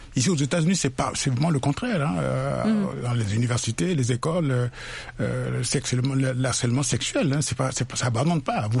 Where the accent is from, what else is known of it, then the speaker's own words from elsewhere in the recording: Mpende, Central African Republic; born there; c'est une région proche de là où je suis né. Hein. Je suis né dans Mpende.